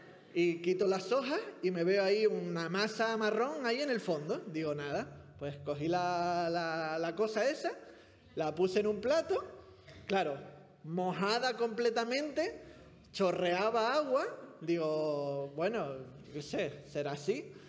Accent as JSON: {"language": "Spanish", "region": "Canary Islands", "country": "Spain", "tie": "born or raised there", "accent": "Canarian", "said": "por mi acento soy canario. Vengo de Canarias, nací allí, mi familia es de allí."}